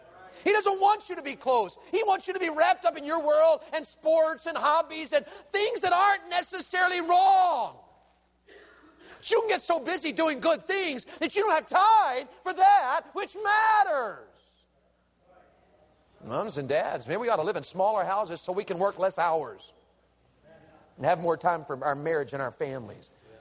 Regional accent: Tennessee, United States; She's from Ohio. I'm from Tennessee. She's a Yankee. I'm from the South.

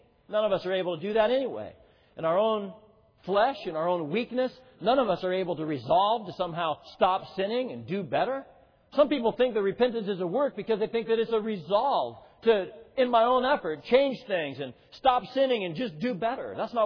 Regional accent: Colorado Springs, Colorado, United States; When I was, again, growing up in Colorado Springs area, I had two little brothers.

